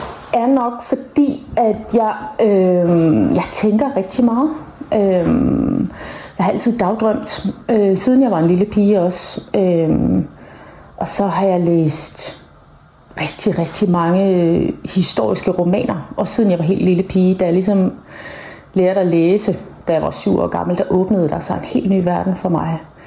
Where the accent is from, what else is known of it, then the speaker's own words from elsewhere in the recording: Central Denmark Region, Denmark; Jeg er vokset op i Vestjylland med åbne vidder og masser af blæst.